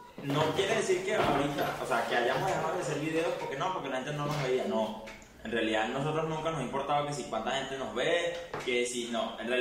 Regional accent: Costa Rica; Yo soy aquí de Costa Rica.

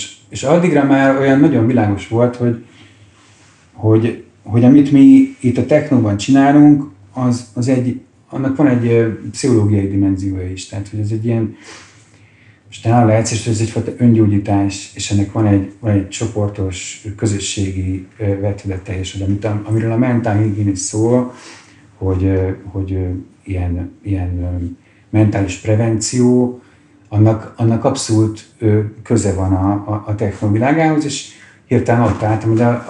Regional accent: Budapest, Hungary; én egy budai ilyen értelmiségi millióból származom

